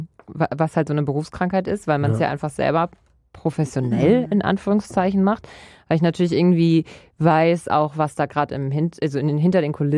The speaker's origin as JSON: {"language": "German", "region": "North Rhine-Westphalia", "country": "Germany", "said": "Aber bei mir im Dorf auch. Ich komme ja aus der Nähe von Bielefeld, Gütersloh, die Ecke."}